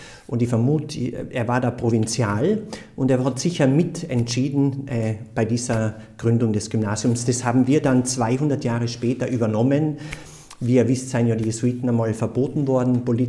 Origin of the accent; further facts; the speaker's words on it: Tyrol, Austria; Ich bin in Osttirol aufgewachsen, in Osttirol, wo wir jetzt so viel Schnee haben, Meter hoch, ein Jahrhundertwinter.